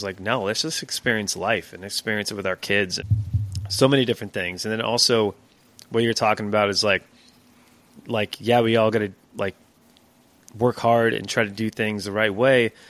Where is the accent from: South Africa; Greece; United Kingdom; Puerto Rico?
Puerto Rico; Like, I look like I'm from Trinidad. Like, I got this, like this tan going on as a Puerto Rican